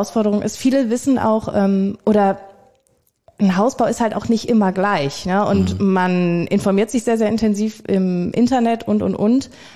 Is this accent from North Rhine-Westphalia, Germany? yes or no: yes; Viersen, North Rhine-Westphalia, Germany; war bei mir in der Region, ich komme aus Viersen